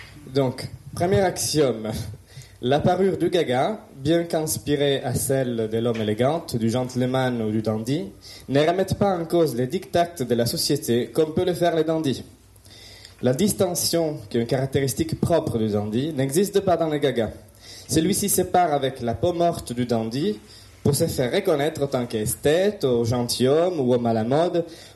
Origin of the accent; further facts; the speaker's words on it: Italy; French is a second language; je suis italien. Donc j'ai un accent, en plus j'ai un microphone, donc bonne chance.